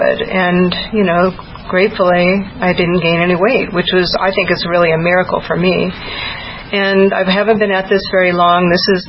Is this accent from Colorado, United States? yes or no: yes; Longmont, Colorado, United States; I'm from Longmont